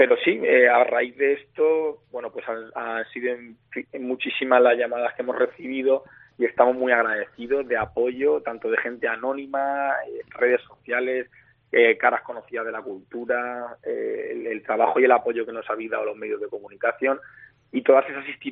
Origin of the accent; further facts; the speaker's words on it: Albacete, Castilla-La Mancha, Spain; Cada uno somos, bueno, de un sitio diferente. Yo soy de Albacete.